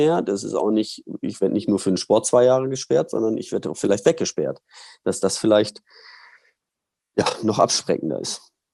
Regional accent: Germany; Ich komme aus Deutschland, da gibt es so viele Möglichkeiten.

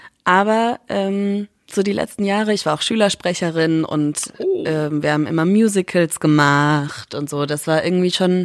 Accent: Schweinfurt, Bavaria, Germany; Also ich meine, Schweinfurt ist ja weit weg. Ich komme ja aus Schweinfurt.

